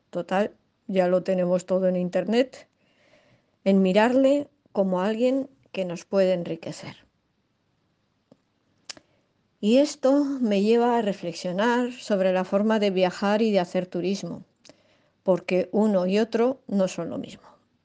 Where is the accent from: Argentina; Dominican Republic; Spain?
Spain; Bilbao, Basque Country; Hace ya unos cuantos años que vivo en el casco viejo de Bilbao. Aunque como bilbaína lo conozco de toda la vida